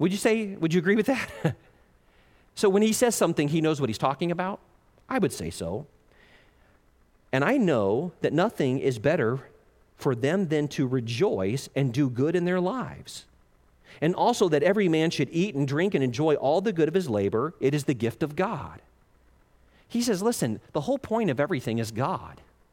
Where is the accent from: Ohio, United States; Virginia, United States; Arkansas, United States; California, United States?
Ohio, United States; Piqua; And I looked down at my hometown that I thought, that wasn't that great of a place. And I saw the great Miami River running through the city of Piqua, Ohio.